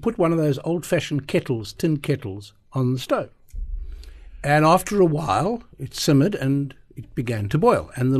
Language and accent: English; Estcourt, KwaZulu-Natal, South Africa; growing up in Estcourt, a town in the Midlands of KwaZulu-Natal, Natal as it was then.